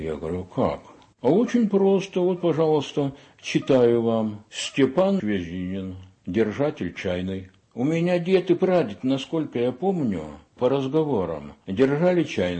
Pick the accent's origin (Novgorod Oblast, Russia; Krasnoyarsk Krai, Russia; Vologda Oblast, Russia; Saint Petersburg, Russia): Novgorod Oblast, Russia; Staraya Russa; now in Veliky Novgorod, Russia; Я коренной рушанин, хотя с 67-го года живу в Новгороде.